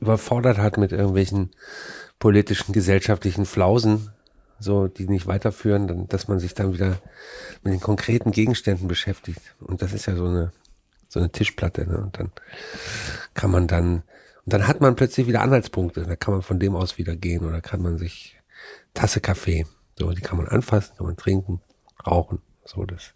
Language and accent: German; Frechen, North Rhine-Westphalia, Germany; da, wo ich groß geworden bin, das war, ist eine Vorstadt von Köln mit einer eigenen Raststätte. Also es wäre vielleicht bekannt, an der A4 Richtung Aachen, Rasthof Frechen.